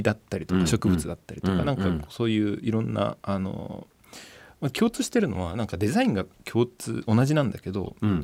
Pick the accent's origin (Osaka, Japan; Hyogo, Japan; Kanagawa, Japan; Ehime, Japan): Kanagawa, Japan; born there; 湘南の生まれだったんですけど